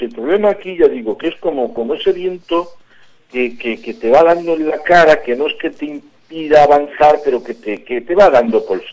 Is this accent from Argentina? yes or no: no; Madrid, Community of Madrid, Spain; born there; no son la gente del Pozo, yo nací en el Pozo, o de Vallecas, ¿no?